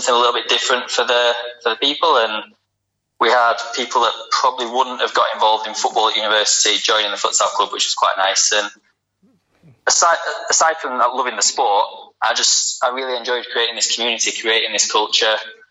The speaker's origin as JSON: {"language": "English", "region": "England", "country": "United Kingdom", "also_born_or_lived": "Malta / Spain / Scotland", "lives_now": "Malaysia", "said": "So yeah, I'm an English futsal coach, currently working in Malaysia."}